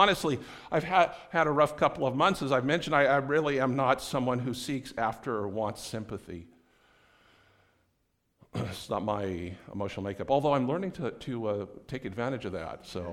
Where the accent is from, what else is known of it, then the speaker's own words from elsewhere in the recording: Los Angeles, California, United States; I came from Los Angeles, two blocks this way was the 405 freeway, 2 miles that way was LAX.